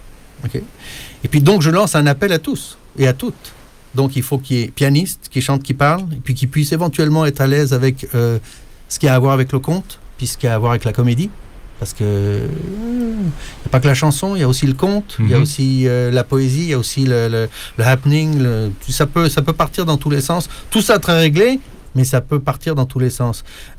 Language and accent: French; France; accent: French; now in Quebec, Canada; J'ai dit, sans l'accent, parce que je suis français.